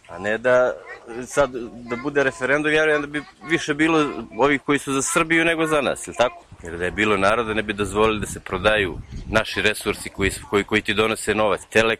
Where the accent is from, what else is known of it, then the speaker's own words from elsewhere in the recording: Montenegro; svi smo Crnogorci, ja sam prvi Crnogorac